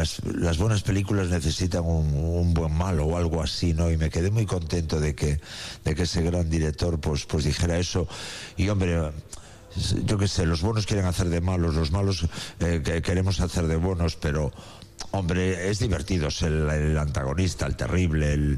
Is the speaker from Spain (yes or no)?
yes; Galicia, Spain; Entre que soy gallego y los gallegos ya somos súper pesimistas.